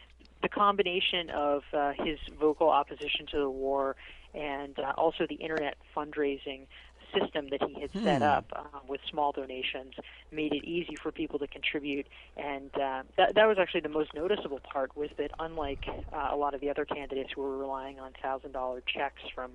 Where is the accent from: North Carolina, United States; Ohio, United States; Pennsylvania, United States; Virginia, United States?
North Carolina, United States; also born or lived in Massachusetts; I grew up in North Carolina, actually.